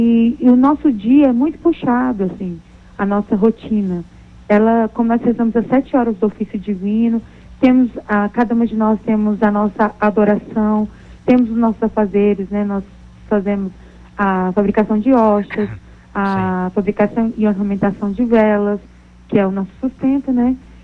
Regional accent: Anápolis, Goiás, Brazil; Eu sou natural de Anápolis, Goiás, né? E eu tenho 28 anos.

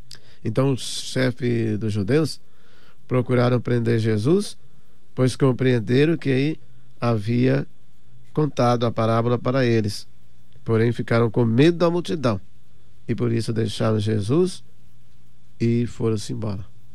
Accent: Gravatal, Santa Catarina, Brazil; É lá em Gravatal, Santa Catarina

